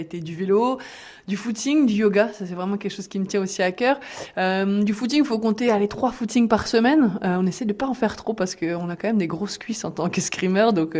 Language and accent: French; Brittany, France; même je viens de Bretagne, en fait